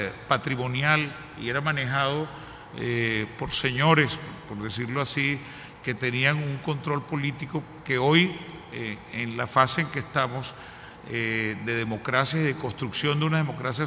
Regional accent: Colombia; yo como colombiano quiero decir que tengo ante todo un interés enorme

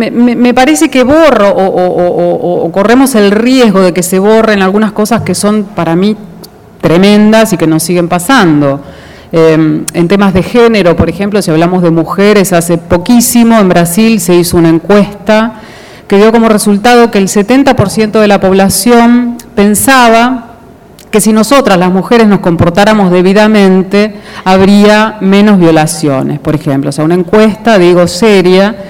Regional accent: Argentina; lo que acaba de pasar en mi país

